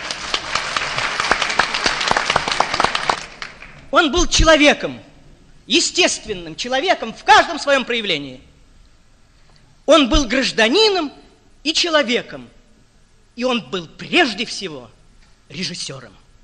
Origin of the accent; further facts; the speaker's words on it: Saint Petersburg, Russia; Я вспоминаю о нем как ленинградец, приехавший в Москву со своим фильмом